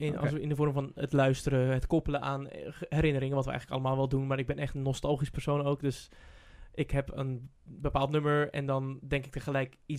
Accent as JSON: {"language": "Dutch", "town": "Middelharnis", "region": "South Holland", "country": "Netherlands", "tie": "born or raised there", "said": "ik ben opgegroeid in Middelharnis. En dat is ook al een beetje in the middle of nowhere."}